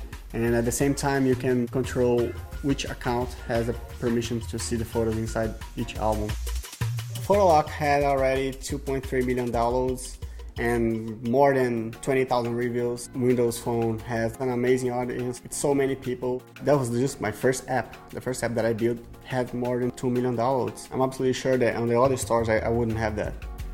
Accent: Brasilia, Federal District, Brazil; now in Rio de Janeiro, Brazil; I'm from Brasilia, and now I'm enjoying Rio

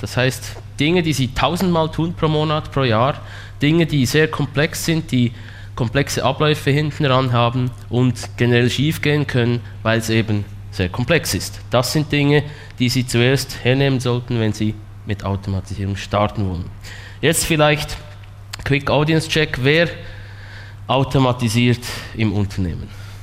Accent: Switzerland; accent: Swiss; Sie müssen leider mit meinem Schweizer Akzent Vorlieb nehmen.

